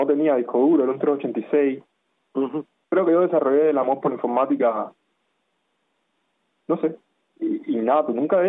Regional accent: Cuba; also born or lived in Soviet Union

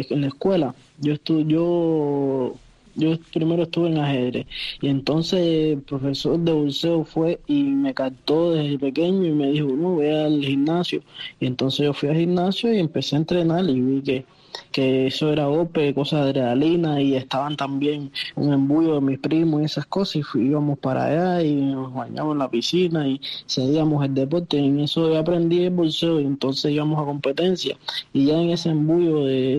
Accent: Cotorro, Havana, Cuba; born there; En Cotorro, en Cotorro.

